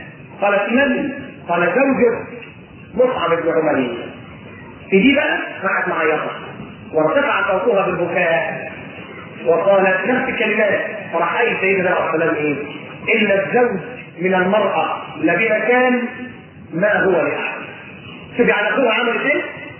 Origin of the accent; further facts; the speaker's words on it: Upper Egypt, Egypt; احنا عندنا في الصعيد، احنا عندنا في الصعيد